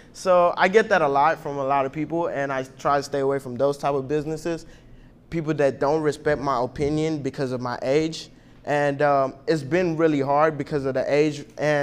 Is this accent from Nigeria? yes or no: yes; Nigeria; We're both immigrants. I came from Nigeria. It's a country in Africa. And I have the immigrant drive in me, too.